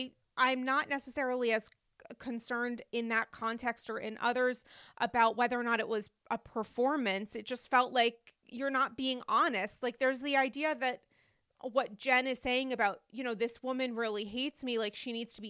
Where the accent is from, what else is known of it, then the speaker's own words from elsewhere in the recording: New England, United States; I'm from New England. Nothing gets me more content, shall we say, than a strong Boston accent.